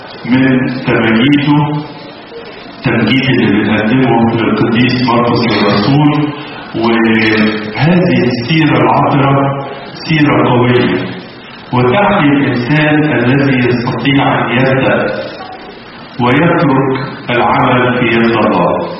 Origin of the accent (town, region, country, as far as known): Egypt